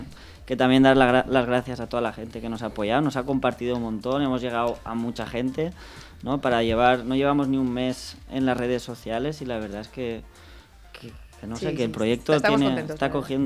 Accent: Valencia, Valencian Community, Spain; also born or lived in Rubielos; yo es que soy medio de Valencia y medio de allí.

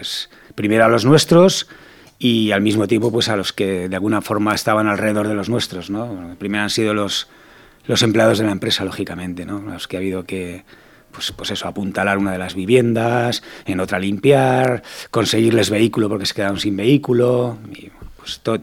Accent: Valencia, Valencian Community, Spain; yo no soy valenciano de nacimiento, pero me siento valenciano. Llevo viviendo en Valencia desde los 7 años y, bueno, soy valenciano de... Aunque no lo sea de nacimiento, lo soy de pura cepa y de corazón.

